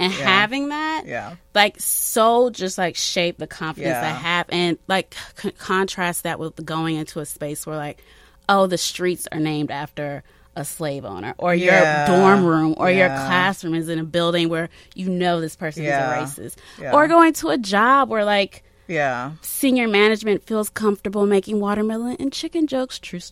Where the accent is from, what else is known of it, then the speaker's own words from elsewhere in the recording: Maryland, United States; Like, I grew up in Prince George's County, along with Joy.